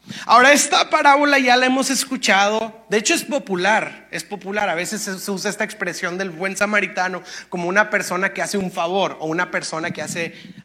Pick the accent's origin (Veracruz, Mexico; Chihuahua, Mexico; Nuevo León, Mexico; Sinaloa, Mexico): Nuevo León, Mexico; Monterrey; cuando como regios, pues hay una vida social